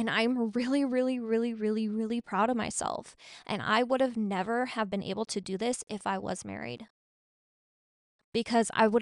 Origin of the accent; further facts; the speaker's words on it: Arizona, United States; And so I'm from Arizona. I'm not from Scottsdale